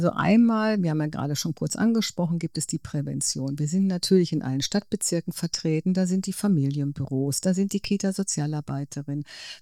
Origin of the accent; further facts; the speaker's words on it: Dortmund, North Rhine-Westphalia, Germany; born there; jetzt in meiner Geburtsstadt Dortmund